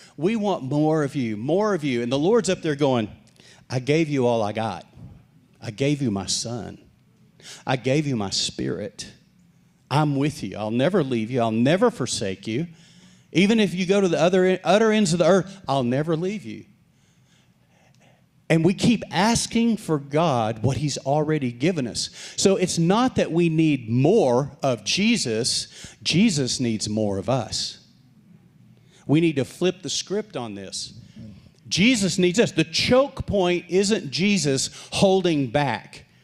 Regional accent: Texas, United States; I grew up in West Texas. That's a breeze in West Texas.

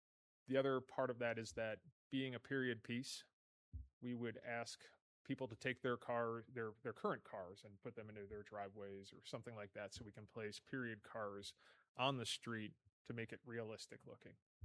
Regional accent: Ohio, United States; So I feel at home in Texas, even though I'm from Ohio.

